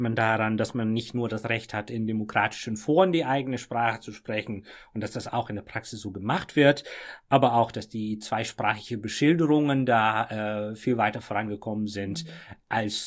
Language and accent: German; Friesland, Netherlands; ich kann da wahrscheinlich am meisten über meine Heimatregion erzählen, über die Provinz Friesland in den Niederlanden